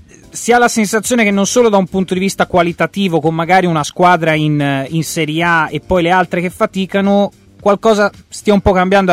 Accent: Apulia, Italy; La prima te la faccio da pugliese

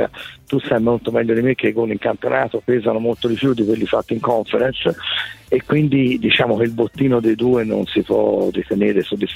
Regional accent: Florence, Tuscany, Italy; me l'auguro da fiorentino

